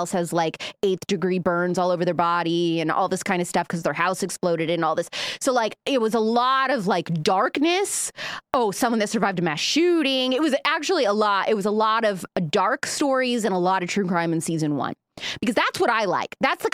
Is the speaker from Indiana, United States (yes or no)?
yes; Indiana, United States; because I'm a Midwest girl, actually. So I'm born and raised in Indiana.